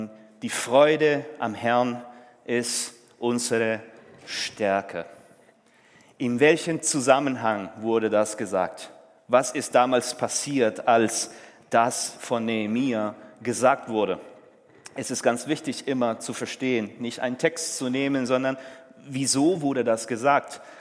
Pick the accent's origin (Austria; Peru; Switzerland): Peru; German is a second language; now in Germany; ich komme aus Peru. Komisch, ne? Ich bin in Peru geboren, aufgewachsen, seit 14 Jahren erst in Deutschland, habe mein Deutsch hier gelernt, obwohl ich deutsche Vorfahren habe